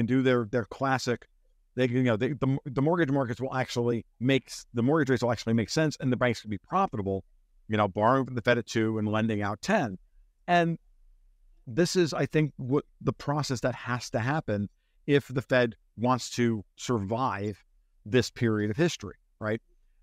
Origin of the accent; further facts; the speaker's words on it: United States; because I'm an American, right? So I don't want to see the United States destroyed.